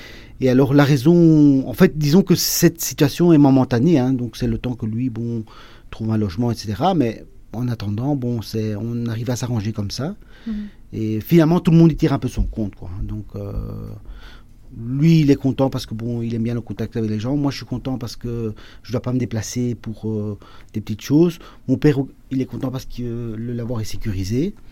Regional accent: Jette, Brussels, Belgium; moi je suis de Jette

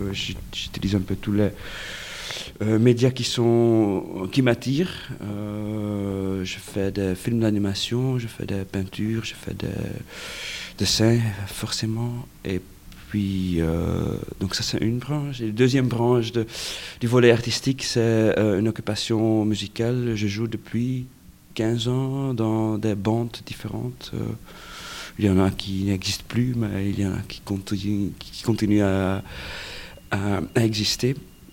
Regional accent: Leuven, Flanders, Belgium; born there; now in Brussels, Belgium; je suis né à Louvain

